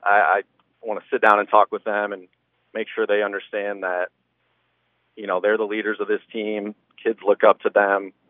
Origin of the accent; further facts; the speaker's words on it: Remsen, Iowa, United States; having a faith background with growing up in Remsen